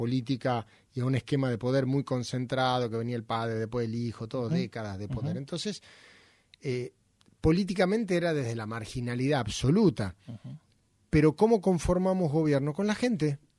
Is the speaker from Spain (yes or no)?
no; Argentina; No, flaco, somos todos argentinos.